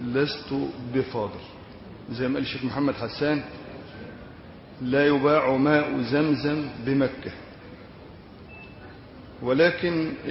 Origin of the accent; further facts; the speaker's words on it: Faiyum Governorate, Egypt; عندنا في الفيوم